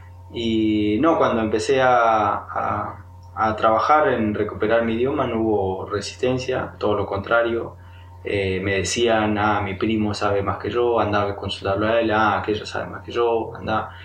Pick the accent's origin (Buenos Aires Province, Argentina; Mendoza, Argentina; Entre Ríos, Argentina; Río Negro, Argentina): Río Negro, Argentina; El Pantanoso; born there; Yo nací en un lugar que se llama El Pantanoso, que queda hacia el sudeste de Bariloche. Y queda a unos 35 kilómetros donde se ubica la comunidad Cañumil, que es la cual pertenezco, donde nacieron mi papá y donde se criaron mis padres, mi madre